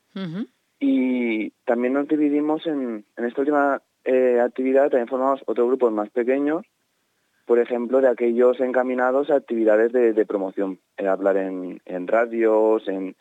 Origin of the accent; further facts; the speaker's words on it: Elche, Valencian Community, Spain; Entre el centro y Altavis.